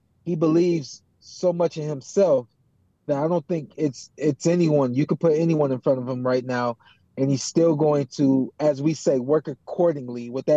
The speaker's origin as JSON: {"language": "English", "country": "Australia", "said": "The one thing, as an Australian rooting for Tim, I would tell you to be concerned about, Fundora punches down."}